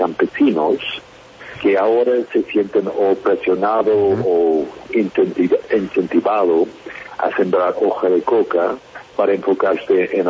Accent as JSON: {"language": "Spanish", "country": "United States", "said": "acá en Colombia y también en mi país, en Estados Unidos"}